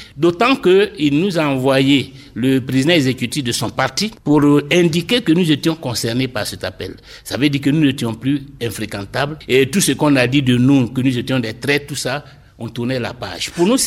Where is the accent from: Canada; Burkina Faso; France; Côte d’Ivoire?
Côte d’Ivoire; moi, personnellement, en tant qu'Ivoirien, en tant qu'homme politique qui veut faire avancer le pays